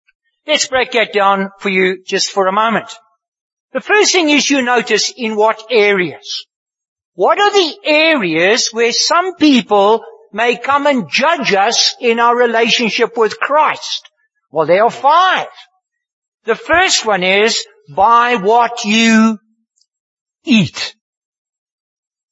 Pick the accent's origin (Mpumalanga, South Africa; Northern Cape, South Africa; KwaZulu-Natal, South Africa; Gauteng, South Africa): Gauteng, South Africa; Boksburg; When I was a little boy growing up in Boksburg